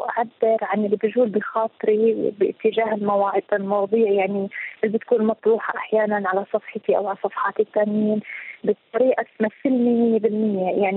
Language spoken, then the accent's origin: Arabic; Jordan; عندنا في الأردن